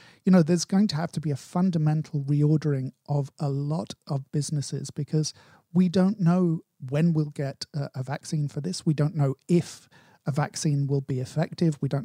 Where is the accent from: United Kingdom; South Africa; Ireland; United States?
United Kingdom; I have a heads up on most people because, you know, I'm British.